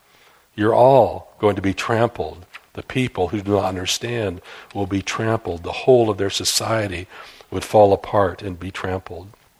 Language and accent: English; Iowa, United States; I can tell you, this may surprise you, but I come from Iowa.